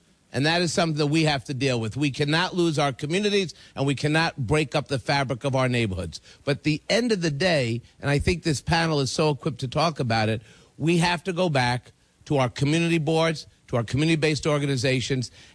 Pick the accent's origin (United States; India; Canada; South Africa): United States; New York City, New York; When I was growing up in Washington Heights in the 1970s, we had redlining, we didn't have banks, we didn't have investment.